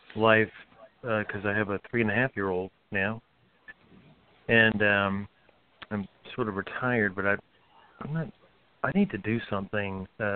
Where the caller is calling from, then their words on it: Waynesville, North Carolina, United States; I am in Waynesville, North Carolina. It's in the Smoky Mountains.